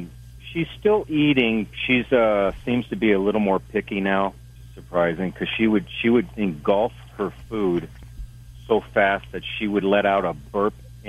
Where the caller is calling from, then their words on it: Wyoming, United States; Well, I'm truck driving here in Wyoming.